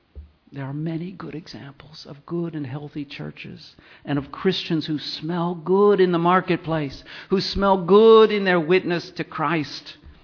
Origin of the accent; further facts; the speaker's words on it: United States; Growing up in America, and particularly watching, thankfully from afar, from Africa, the moral majority take power in America.